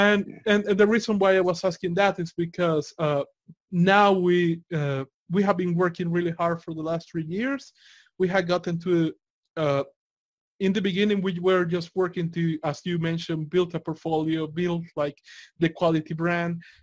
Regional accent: El Salvador; We're from the outside the U.S. We are from El Salvador

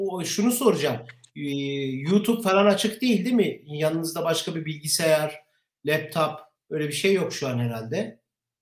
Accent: Aksaray, Aksaray Province, Turkey; Ben 2002 seçimlerinde Saadet Partisi'nin memleketim Aksaray'daki mitingine denk gelmiştim.

